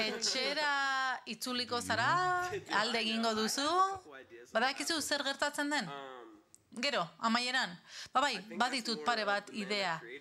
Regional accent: Baltimore, Maryland, United States; Bai, ni ere Baltimorekoa naiz.

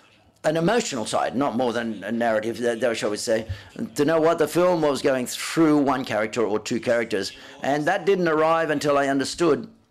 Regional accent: Cabezón de la Sal, Cantabria, Spain; also born or lived in Madrid; I'm from Madrid, for example, but I come from Cabezón de la Sal. And for me, Cabezón de la Sal is the place where I come from

